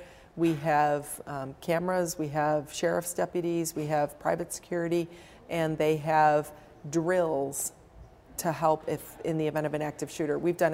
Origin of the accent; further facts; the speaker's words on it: Syracuse, New York, United States; the people that I grew up with in Syracuse didn't really know that much about Syracuse University, this institution on the hill.